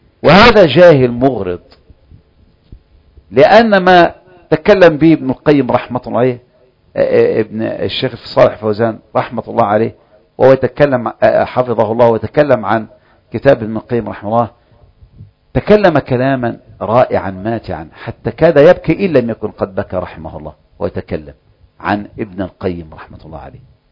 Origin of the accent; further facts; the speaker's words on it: Egypt; معنا كمصريين